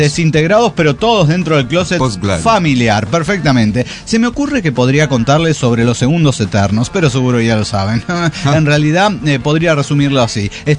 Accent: Mexico City, Mexico; Yo también, soy tehuacanense. Digo, no, tehuacanera. En realidad no, soy de Ciudad de México.

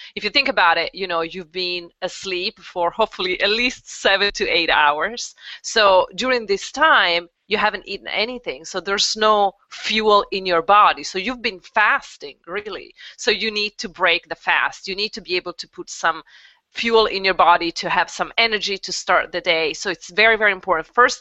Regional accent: Italy; English is a second language; I was born and raised in Italy.

